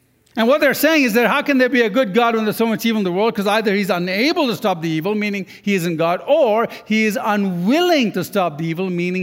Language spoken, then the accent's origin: English; Sudan; But I grew up in Africa, and the Dinka tribe, the average height is 6'7". I'm not tall in Sudan.